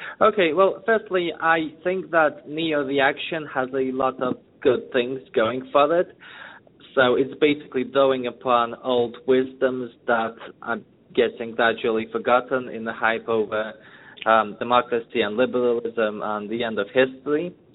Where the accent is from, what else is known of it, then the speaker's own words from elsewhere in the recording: Russia; English is a second language; now in United States; I moved to the United States a few years ago. I'm originally from Russia.